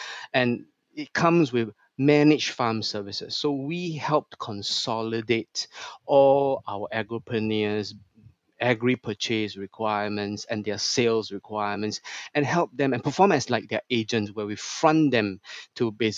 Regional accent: Singapore; I'm in Singapore. I'm a Singaporean.

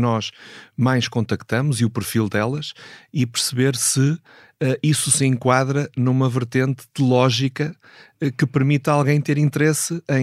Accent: Portugal; enquanto português, enquanto fervoroso adepto desta grande nação

